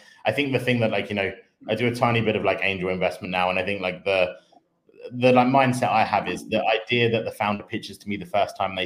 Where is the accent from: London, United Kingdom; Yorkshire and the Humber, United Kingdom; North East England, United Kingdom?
Yorkshire and the Humber, United Kingdom; Sheffield; born there; But I was born in Sheffield.